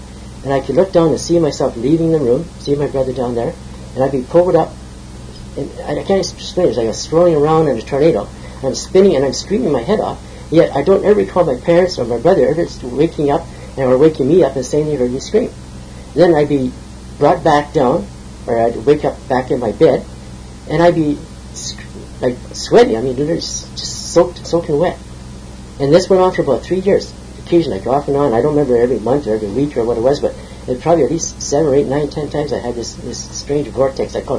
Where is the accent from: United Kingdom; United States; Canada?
Canada; Dunnville, Ontario; born there; I'm 71 years old, and my life starts back right from the very beginning. I was born in Dunnville, 1946. My parents are both from west of Thunder Bay.